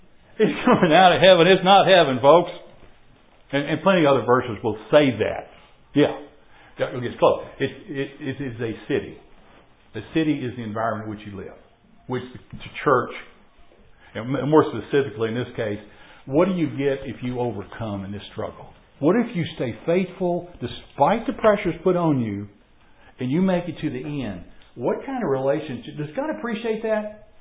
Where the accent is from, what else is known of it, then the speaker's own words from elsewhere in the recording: Houston, Texas, United States; You grow up in the inner city. I grew up in Houston, Texas. The inner city is bad.